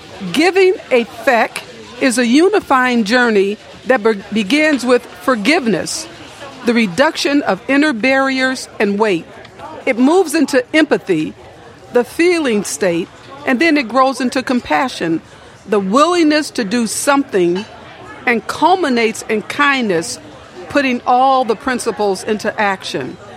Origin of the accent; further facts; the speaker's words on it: Chicago, Illinois, United States; as a kid, I grew up on the Near West Side of Chicago.